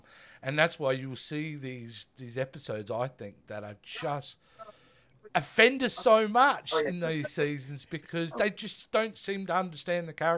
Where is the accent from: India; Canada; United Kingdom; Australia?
Australia; I'm Australian. No, we're the only ones who have platypus.